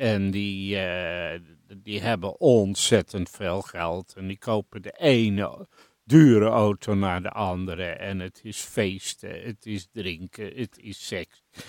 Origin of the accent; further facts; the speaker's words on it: Rotterdam, South Holland, Netherlands; Ik krijg het nauwelijks door de strot als Rotterdammer.